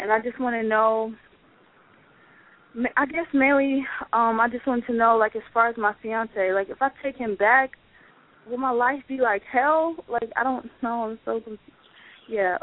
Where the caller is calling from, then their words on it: New York City, New York, United States; I'm calling from New York City.